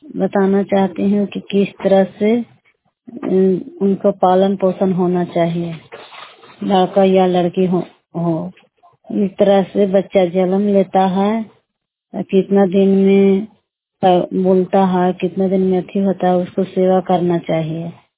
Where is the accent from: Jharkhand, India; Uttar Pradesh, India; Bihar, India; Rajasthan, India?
Bihar, India; मैं 12 खजामा के रहने वाली हूँ। नोरसराय थाना पड़ रहा है, जिला नालंदा पड़ रहा है।